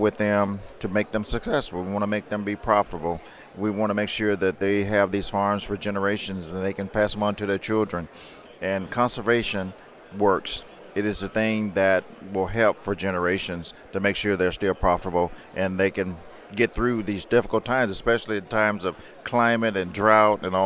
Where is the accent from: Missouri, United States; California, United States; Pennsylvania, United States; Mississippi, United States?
Mississippi, United States; I'm from Mississippi, so I understand the South, the Southeast, the Northeast.